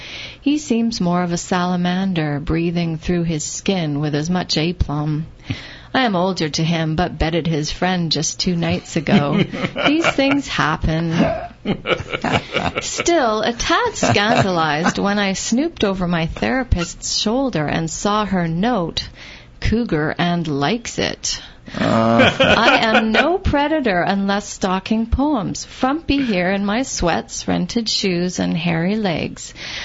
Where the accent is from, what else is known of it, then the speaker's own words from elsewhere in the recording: Vancouver, British Columbia, Canada; now in Tofino, Canada; I grew up in Vancouver, and I was a punk rocker, and I loved … I still do.